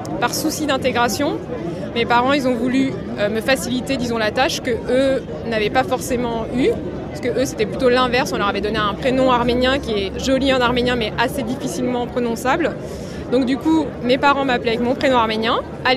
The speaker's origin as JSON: {"language": "French", "country": "France", "said": "je dis que je suis française, parce que je suis complètement française, et je suis complètement d'origine arménienne aussi."}